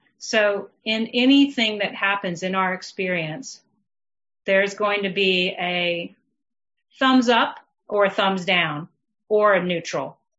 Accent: Texas, United States; I grew up in Texas where I used to eat a lot of meat.

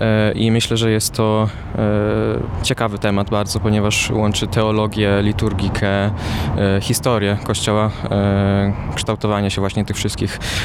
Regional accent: Żywiec, Silesian Voivodeship, Poland; Ja jestem z Żywca, ale chodzę do parafii w Bielsku Białej.

